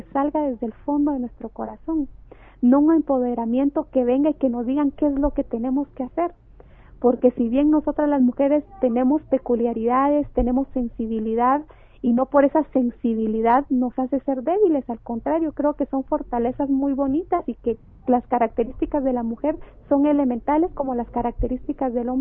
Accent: Guatemala; Tenemos que quitarnos como guatemaltecos la idea de que nosotras las mujeres tenemos que estar representadas

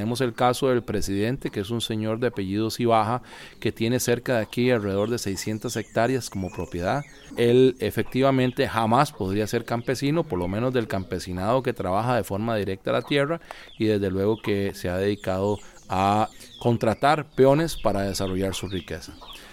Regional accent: Costa Rica; soy abogado costarricense.

